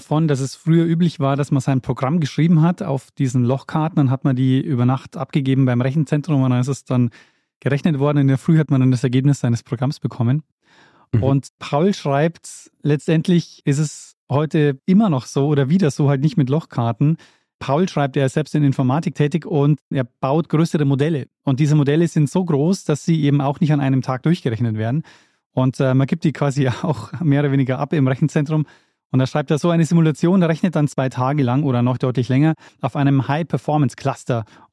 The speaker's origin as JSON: {"language": "German", "town": "Regensburg", "region": "Bavaria", "country": "Germany", "tie": "born or raised there", "said": "ich bin aufgewachsen in Regensburg"}